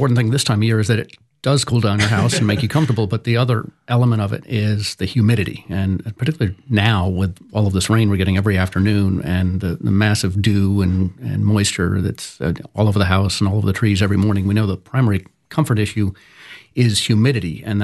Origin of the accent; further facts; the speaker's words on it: Boston, Massachusetts, United States; I grew up in Boston. We would get below zero, and you need the system to produce heat.